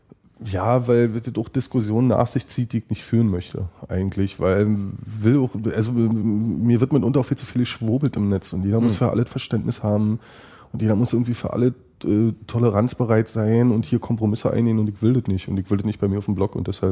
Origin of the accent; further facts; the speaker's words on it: East Germany, Germany; Ich bin ja im Osten groß geworden